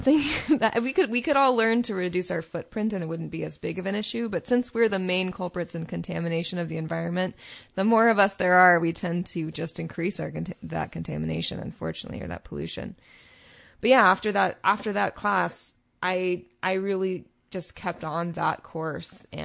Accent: Santa Cruz, California, United States; I grew up in Santa Cruz, California.

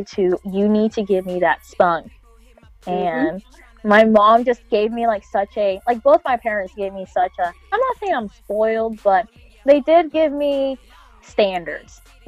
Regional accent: Queens, New York, United States; born there; So my mom apparently loved having her children in America. So that's just like her thing. So I was born in Queens, New York.

